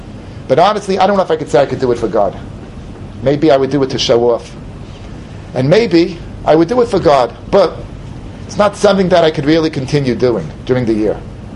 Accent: United States; When I was growing up in America, the message that I got for Elul and Rosh Hashanah

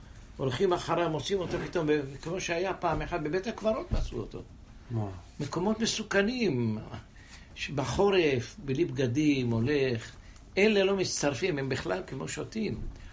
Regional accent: Odesa, Odesa Oblast, Ukraine; now in Israel; אני באתי מאודסה, רגע אחד, אודסה, יש שם היום חבדים.

